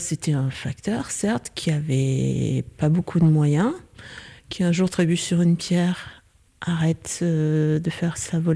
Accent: Hauterives, Auvergne-Rhône-Alpes, France; J'ai grandi à Hauterive, je suis native d'Hauterive, voilà.

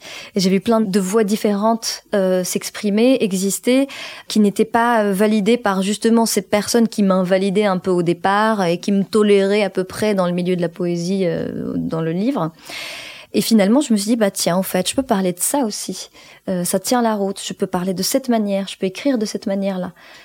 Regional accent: Morocco; je suis née au Maroc et j'ai grandi au Maroc.

